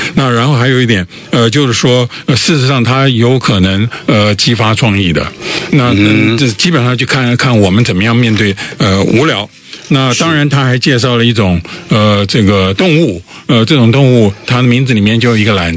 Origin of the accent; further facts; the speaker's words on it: Taipei, Taiwan; 我小时候在台北市长大的，我们家开门就是我家门前有小河。